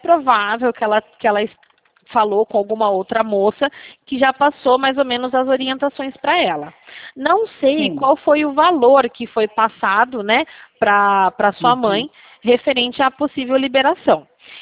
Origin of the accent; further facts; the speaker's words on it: Rio Claro, São Paulo, Brazil; eu sou daqui da cidade de Rio Claro.